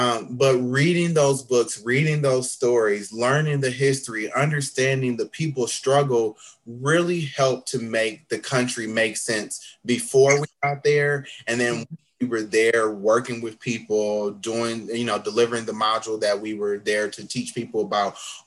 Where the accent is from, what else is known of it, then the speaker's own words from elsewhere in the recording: Flint, Michigan, United States; I'm from Flint is a predominantly Black city